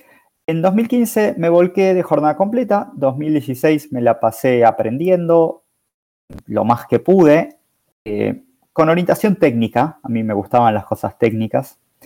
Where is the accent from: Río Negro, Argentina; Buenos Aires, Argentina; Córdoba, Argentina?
Buenos Aires, Argentina; 34 años, nací en el 87, por si a alguno le resulta más fácil calcularlo de esa manera. Soy de Buenos Aires, vivo en Buenos Aires. Me volví a instalar por la pandemia.